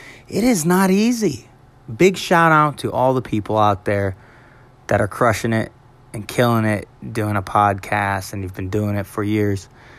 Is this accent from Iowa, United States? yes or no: yes; Davenport, Iowa, United States; born there; So I was born in Iowa in a little place called Davenport, and that's right on the Mississippi.